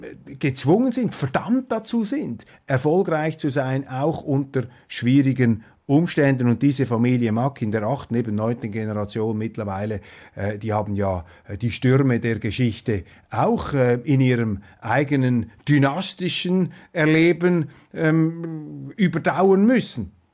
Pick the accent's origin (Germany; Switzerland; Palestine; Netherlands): Switzerland; Als Schweizer muss ich mich da immer etwas zurückhalten